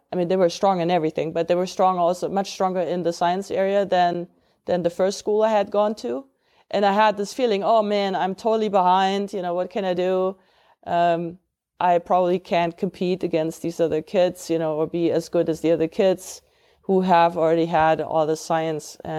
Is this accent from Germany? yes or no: yes; Germany; English is a second language; I grew up in Germany, and also history teachers.